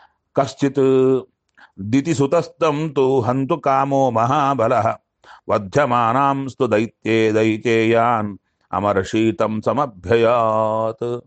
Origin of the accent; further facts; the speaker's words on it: Kurnool, Andhra Pradesh, India; ಒಂದು ಸಲ ನಮಗೆ ನಮ್ಮ ಊರಲ್ಲಿ ಕರ್ನೂಲ್ನಲ್ಲಿ ಎಲ್ಲಿಂದ ಬಂತೋ ಗೊತ್ತಿಲ್ಲ, ಕಾಡು ಹಂದಿ ಬಂದು